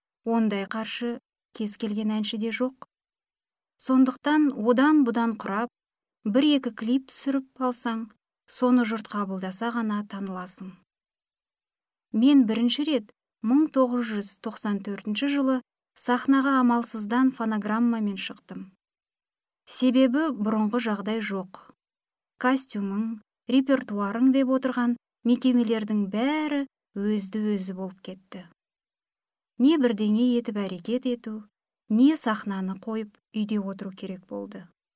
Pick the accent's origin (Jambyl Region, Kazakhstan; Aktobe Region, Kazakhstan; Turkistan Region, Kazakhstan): Turkistan Region, Kazakhstan; Zhetysai; Мен оңтүстік Қазақстан облысы Жетісай қаласында туып өскенмін. Орта мектепте орысша оқыдым.